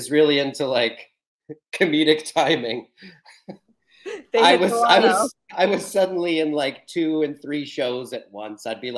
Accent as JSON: {"language": "English", "town": "Columbus", "region": "Ohio", "country": "United States", "said": "I'm from Columbus, Ohio. And so limited casting pool."}